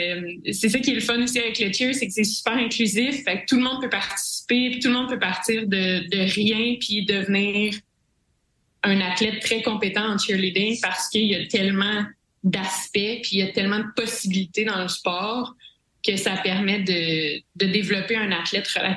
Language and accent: French; Granby, Quebec, Canada; also born or lived in Saint-Hyacinthe / Ottawa; now in Sherbrooke, Canada; En fait, moi, je suis née à Saint-Hyacinthe, j'ai grandi à Granby, j'ai fait mon université à Ottawa, puis je suis rendue à Sherbrooke, fait que je me promène beaucoup. J'ai 29 ans